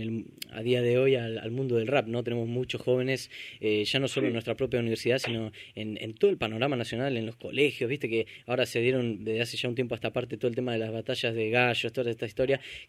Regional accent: Argentina; Y yo como argentino, ¿sabes qué? Yo cuando lo escucho es como, me traes a casa, cosa que te agradezco.

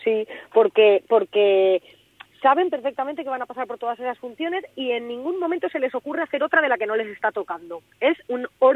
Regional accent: Gestalgar, Valencian Community, Spain; nosotros en mi pueblo, que es Gestalgar, que es el interior de la provincia de Valencia y es la comarca de la Serranía, la comarca más despoblada

